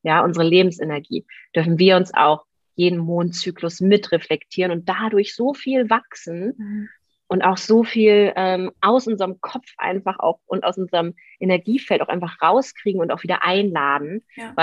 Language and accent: German; Germany; born there; gut, wir sind an der Elbe geboren